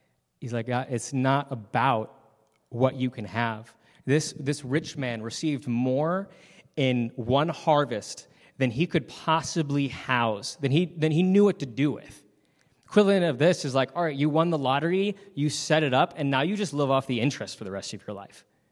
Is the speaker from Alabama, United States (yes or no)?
no; North Carolina, United States; I grew up a lot in North Carolina where we have four seasons.